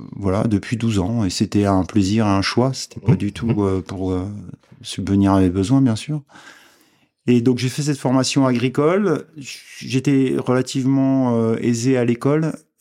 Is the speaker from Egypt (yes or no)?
no; Myon, Bourgogne-Franche-Comté, France; je suis originaire de Myon. Myon, c'est la vallée du Lison. C'est au-dessus de Salins-les-Bains, c'est près du Mont-Poupet. Je suis originaire, mes deux parents sont de là-bas